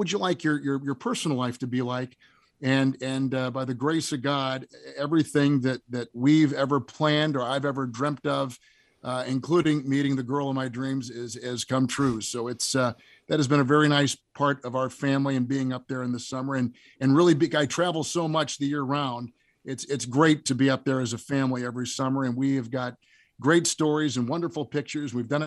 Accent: Green Bay, Wisconsin, United States; Well, I grew up in Green Bay, and there's an area north of Green Bay, about 80 miles.

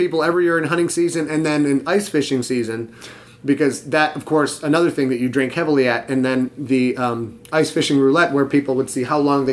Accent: Sheboygan, Michigan, United States; Sheboygan, Michigan. And we had... one movie theater, I think we had three stoplights.

